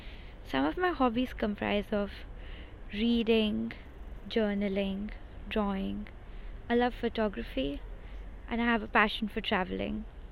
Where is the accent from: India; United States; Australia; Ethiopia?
India; New Delhi, Delhi; I'm 21 years old. I come from New Delhi, India. New Delhi is the capital city of India. I was born there and I've lived there for nearly my whole life.